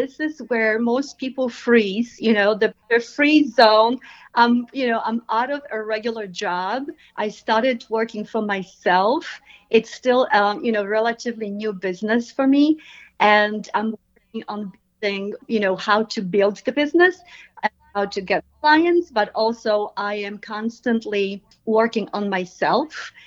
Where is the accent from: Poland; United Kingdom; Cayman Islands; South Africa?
Poland; English is a second language; moved away as an adult; now in United States; I came to this country from Poland with $200 in my pocket, one suitcase in my hand, knowing one person in New York with barely speaking English.